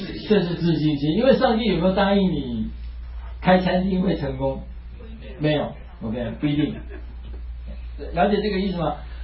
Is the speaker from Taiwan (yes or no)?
yes; Taiwan; 我们台湾人啊，就是很多都是爱在心里口难开啊，